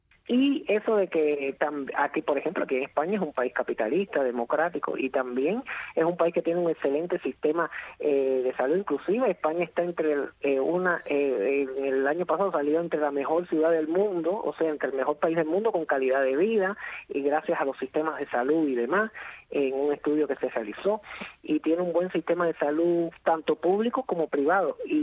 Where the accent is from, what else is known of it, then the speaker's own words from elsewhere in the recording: Cuba; moved away as an adult; en 12 ocasiones que salí de Cuba, me hubiera quedado en una de esas. No, yo quería seguir con mi labor de activista y seguir dentro de Cuba ejerciendo mi profesión y demás